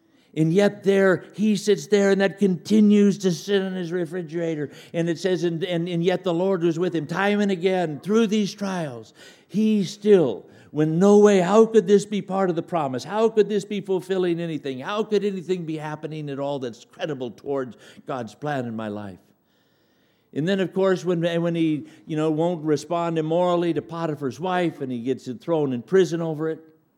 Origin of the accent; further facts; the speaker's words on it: Scotland, United Kingdom; I'm Scottish, and the Jews and the Scots, we go back and forth on which one can find another way to make a buck